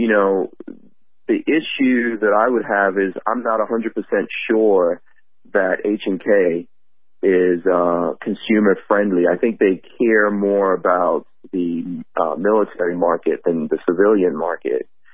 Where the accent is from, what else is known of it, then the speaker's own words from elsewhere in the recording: New York, United States; I mean, I grew up in New York. Under Mayor Ed Koch.